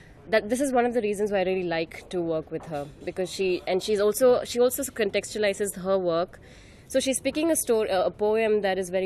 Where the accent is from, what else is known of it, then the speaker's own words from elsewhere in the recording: Kerala, India; English is a second language; I'm from Kerala, which is down south.